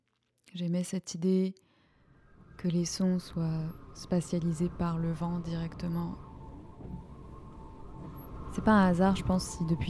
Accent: France; born there; je suis née en France

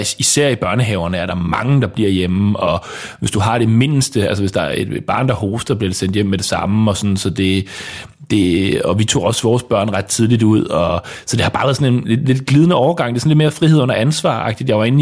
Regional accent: West Jutland, Denmark; Jeg er ikke fra Skalskør. Nej. Jeg er fra Vestjylland.

